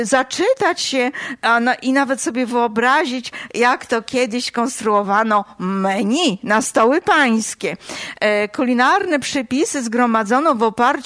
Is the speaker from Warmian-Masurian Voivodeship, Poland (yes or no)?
yes; Olsztyn, Warmian-Masurian Voivodeship, Poland; I jak już jestem z Olsztyna i o nim teraz tutaj opowiadam